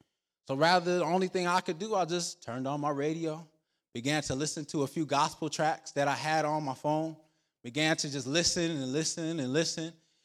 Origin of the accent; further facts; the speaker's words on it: Rochester, New York, United States; I was traveling from Berrien Springs back to Rochester, New York to go home for Christmas break.